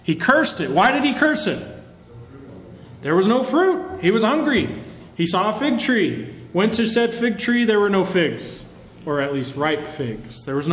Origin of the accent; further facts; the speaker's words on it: Utah, United States; For example, from my home state of Utah, is the Jesus they talk about the same one that we talk about?